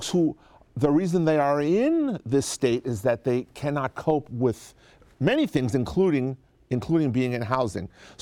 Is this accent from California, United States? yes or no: yes; California, United States; now in Sacramento, United States; I had the Bay Area bias because I grew up in the Bay Area about Sacramento.